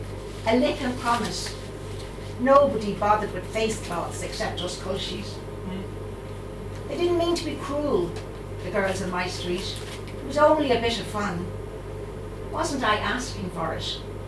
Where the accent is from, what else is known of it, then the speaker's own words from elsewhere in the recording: Dublin, Leinster, Ireland; I'm from Dublin, I grew up in Dublin, but I was a Colchie.